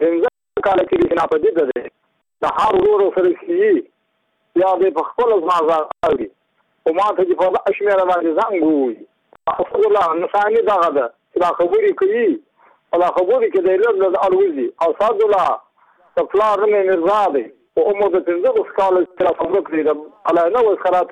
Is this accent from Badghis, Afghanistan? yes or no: yes; Muqur, Badghis, Afghanistan; زه په خپل د بادغیس ولایت یم د مقر د ولسوالۍ یم